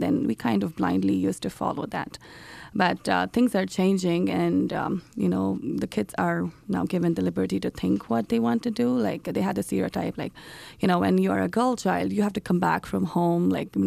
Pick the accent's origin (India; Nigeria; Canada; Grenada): India; now in Des Moines, United States; Like, back in India, we grew in a place where your house, you know, you grew up with your uncle, your aunt, your grandparents around you.